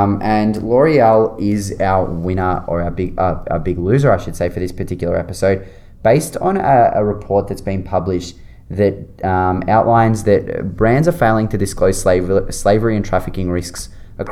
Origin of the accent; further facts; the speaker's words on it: Melbourne, Victoria, Australia; Yeah, so they're from my hometown, which is really exciting.